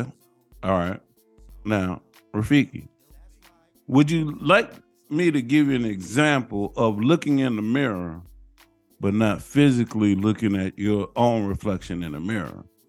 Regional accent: St. Louis, Missouri, United States; But I'm from St. Louis. Show me. Don't tell me. Show me.

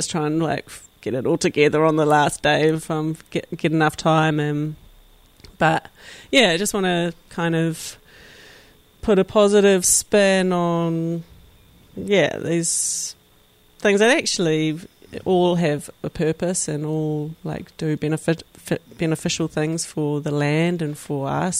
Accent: Mahuanui, Waikato, New Zealand; So where I grew up in Mahuanui, we had there was a gorse block where the giant weta were being put

